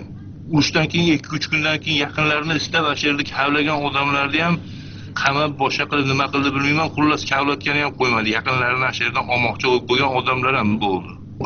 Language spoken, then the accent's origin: Uzbek; Andijan, Andijan Region, Uzbekistan; nima bo'lganini endi andijonlikmiz-ku